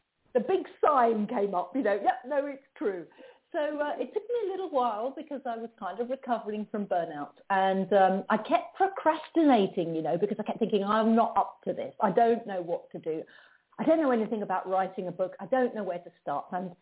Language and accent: English; England, United Kingdom; Yeah, and I'm not used to it because I'm from England